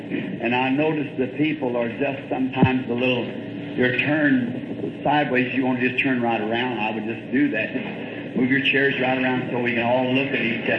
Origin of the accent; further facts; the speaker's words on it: the South, United States; I'm a Southerner. I'm emotional.